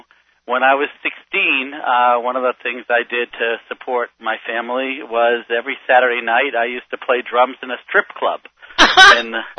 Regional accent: Worcester, Massachusetts, United States; I was born and raised in Worcester, Massachusetts

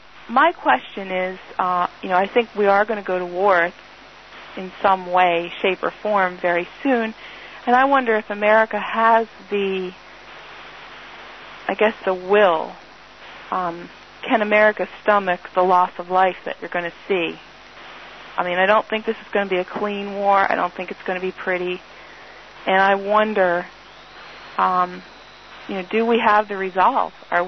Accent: United States; As an American, just to give you an idea of how emotional this is for all of us

